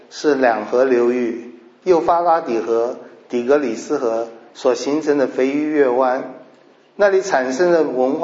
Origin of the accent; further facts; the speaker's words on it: Taipei, Taiwan; 各位可能在中国大陆比较少看到这种情形，我在小时候在台北还看得到